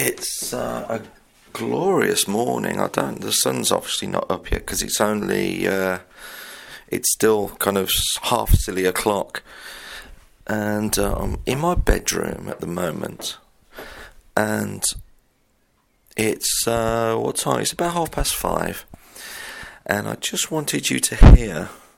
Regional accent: England, United Kingdom; because I am English, you know, and we drink tea in England.

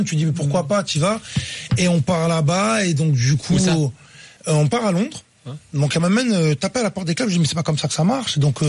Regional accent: Nantes, Pays de la Loire, France; born there; Je suis né à Nantes

